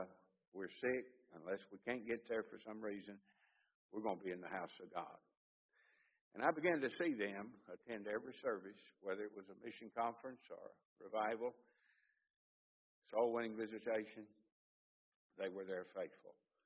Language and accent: English; Tennessee, United States; But born and raised in Tennessee … when it wasn't even fancy to be country.